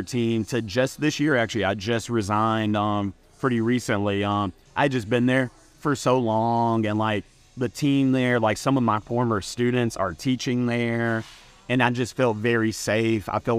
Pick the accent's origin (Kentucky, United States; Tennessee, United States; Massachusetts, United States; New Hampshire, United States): Tennessee, United States; Memphis; I'm a Memphian 100%. I'm from Hickory Hill. Went to Ridgeway High School. I forgot I'm from Memphis. You got to say your high school. So can't just jump straight to college. Yeah. So grew up in Hickory Hill, went to Ridgeway High School, then went to University of Memphis